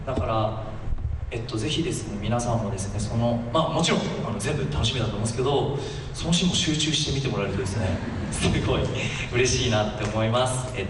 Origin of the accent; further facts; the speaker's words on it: Kumamoto, Japan; はい、熊本出身です。